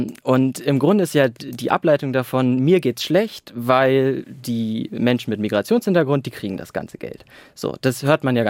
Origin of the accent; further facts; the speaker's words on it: East Germany, Germany; Ich komme aus Ostdeutschland, also meine Familie auch.